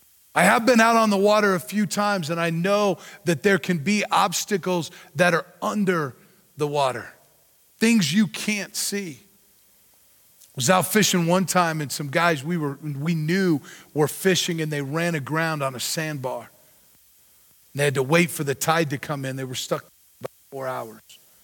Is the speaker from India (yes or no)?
no; Colorado, United States; also born or lived in East Coast; Think about a reef. I grew up in Colorado. Not a lot of big reefs here that I know of. Lived on the East Coast for a while